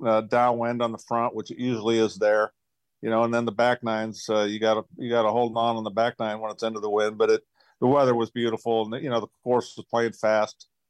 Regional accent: Laurel, Nebraska, United States; moved away; I grew up in Laurel, Nebraska, in the northeast corner of the state.

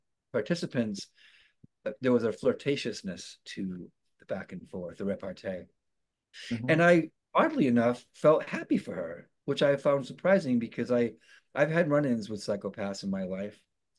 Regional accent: United States; And I think part of it is because cake fork, I'm American.

